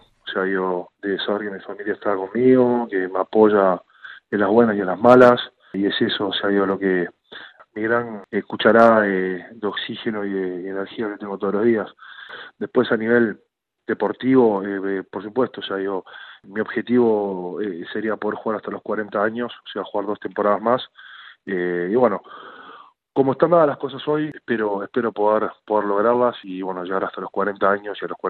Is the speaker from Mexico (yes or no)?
no; Uruguay; now in France; O sea, yo soy uruguayo, pero me considero como un francés más también.